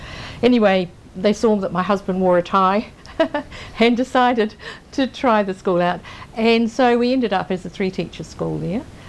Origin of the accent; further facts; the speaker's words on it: Whanganui, Manawatū-Whanganui, New Zealand; I was born in Whanganui very many years ago and went to the same school for 8 years and then on to Whanganui Girls College and then on to Christchurch Teachers College and Canterbury University. And then I went back to Whanganui